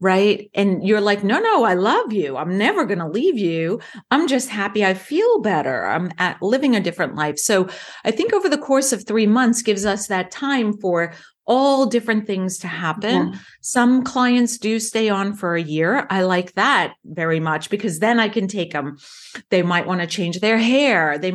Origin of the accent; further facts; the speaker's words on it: New York, United States; accent: New York; I'm from New York. I still have my New York accent. That's where I was born and stayed till after college and started my career.